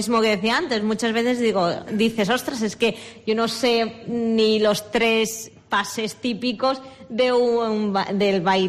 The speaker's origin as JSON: {"language": "Spanish", "town": "Oropesa", "country": "Spain", "said": "es que yo soy de Oropesa y no conozco la historia de mi municipio"}